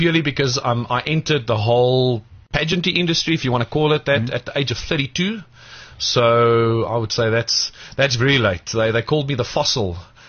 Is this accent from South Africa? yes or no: yes; Pretoria, Gauteng, South Africa; also born or lived in Akerhof; in my younger days, I spent about 99% of my years in Pretoria. When I say to people I was born in Akerhof, they've got no idea where it is.